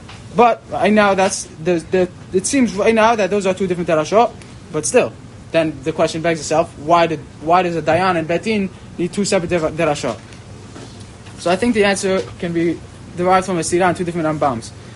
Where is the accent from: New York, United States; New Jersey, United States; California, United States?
New York, United States; Brooklyn; I'm from Brooklyn. First year here.